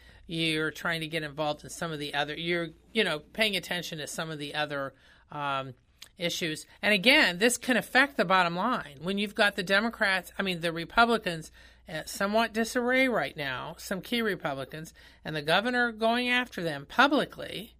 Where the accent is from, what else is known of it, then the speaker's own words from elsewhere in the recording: Indiana, United States; I'm from Northern Indiana, where we used to have all these steel plants.